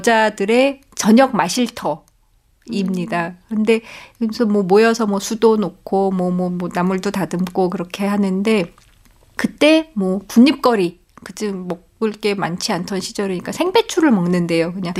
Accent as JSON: {"language": "Korean", "region": "Seoul", "country": "South Korea", "tie": "born there", "said": "저는 이제 서울에서 태어났고 저희 부모님은 충청도 분이세요."}